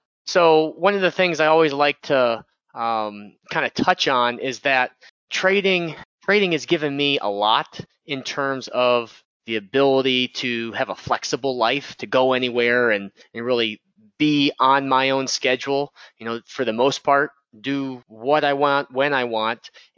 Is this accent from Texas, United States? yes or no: no; Illinois, United States; I grew up in the Chicagoland area